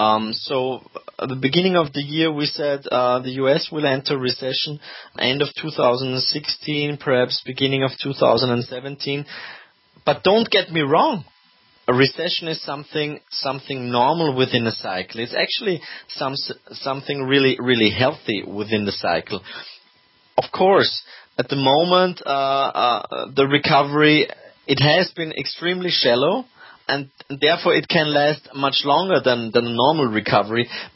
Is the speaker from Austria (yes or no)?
yes; Austria; English is a second language; And as you know, I'm not only from Austria, I very much adhere to the Austrian School of Economics